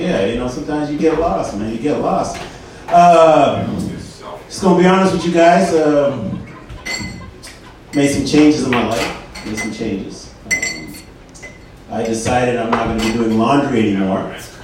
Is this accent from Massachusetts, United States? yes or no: yes; Boston, Massachusetts, United States; I know these are New York guys. I'm actually from Boston.